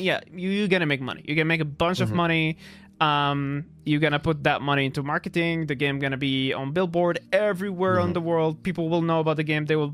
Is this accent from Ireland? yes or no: no; Syria; Like, I come like from Syria.